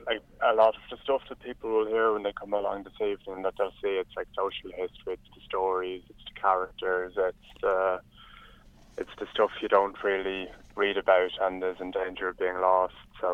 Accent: Leinster, Ireland; I'm from County Meath

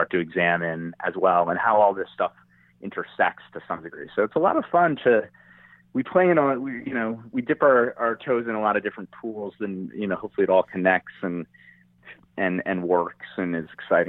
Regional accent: New York City, New York, United States; I was always that way when I grew up in New York City

